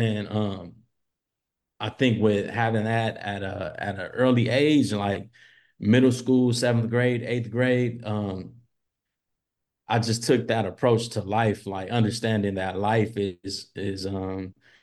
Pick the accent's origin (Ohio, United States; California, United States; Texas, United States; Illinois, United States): California, United States; Los Angeles; I was born in Compton, then raised throughout South Central, but then in my middle school years we moved to the west side